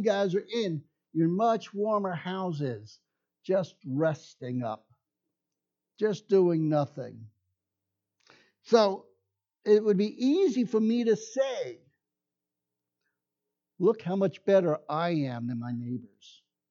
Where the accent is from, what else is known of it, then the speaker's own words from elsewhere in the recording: New York, United States; also born or lived in Florida; now in Georgia, United States; Now, being from the north originally, you can't tell from my accent, but I started out in New York.